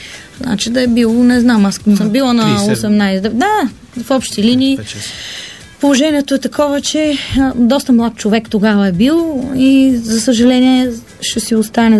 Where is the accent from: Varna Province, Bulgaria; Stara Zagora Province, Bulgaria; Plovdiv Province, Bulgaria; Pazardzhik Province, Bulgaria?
Varna Province, Bulgaria; Varna; born there; защото аз съм родена във Варна